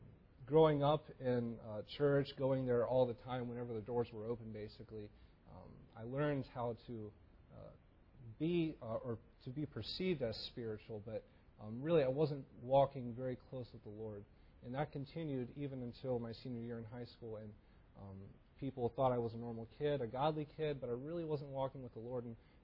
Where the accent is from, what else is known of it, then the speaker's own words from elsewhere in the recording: Frederick, Maryland, United States; For most of my life, almost all of it, I grew up in Frederick, Maryland, and that is my home.